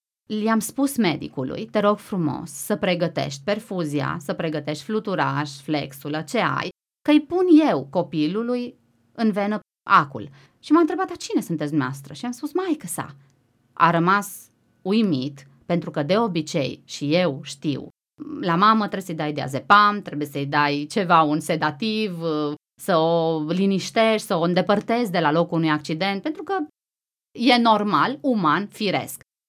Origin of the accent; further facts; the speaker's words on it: Timișoara, Timiș County, Romania; noi suntem de la Timișoara și nu mai e mult până acolo și vreau să ajung acasă